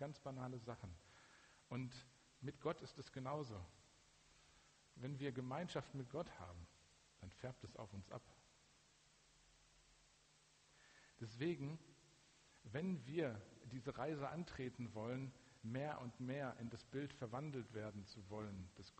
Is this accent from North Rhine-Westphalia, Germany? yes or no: yes; North Rhine-Westphalia, Germany; accent: Ruhrpott German; ich bin im Ruhrgebiet groß geworden. Ne? Und die Art und Weise, wie ich spreche, ich gebe mir, wenn ich hier stehe, immer Mühe, nicht zu viel Ruhrpottdeutsch zu sprechen, aber an manchen Stellen muss es halt sein, weil das emotionaler ist.